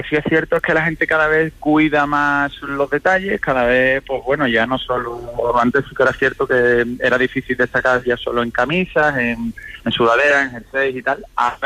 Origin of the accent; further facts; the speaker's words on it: Cádiz, Andalusia, Spain; Nosotros somos andaluces, somos de Cádiz.